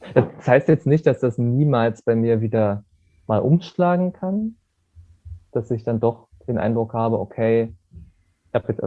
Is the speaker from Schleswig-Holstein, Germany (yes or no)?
no; Wernigerode, Saxony-Anhalt, Germany; also in der Stadt, also Wernigerode, wo ich herkomme